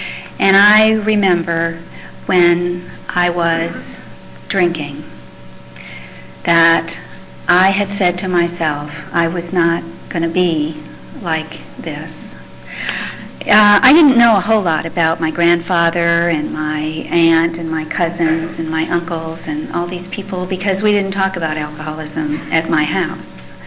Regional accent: Iowa, United States; born there; I was born in Iowa. And I was born to a middle-class family. I had a reasonably ordinary upbringing, except for a couple of things.

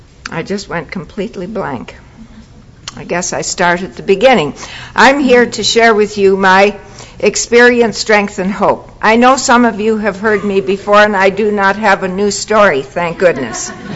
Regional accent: Toronto, Ontario, Canada; I'm from Toronto.

